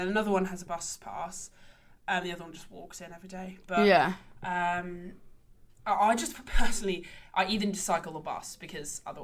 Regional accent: South West England, United Kingdom; because I'm from Devon, and obviously in Devon it's not an urban area.

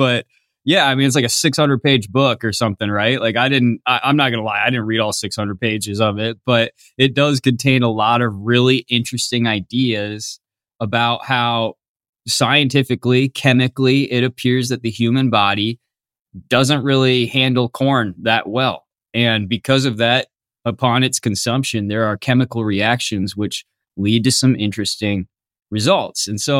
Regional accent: Wisconsin, United States; And I'm from Wisconsin, so I have a lot of corn knowledge.

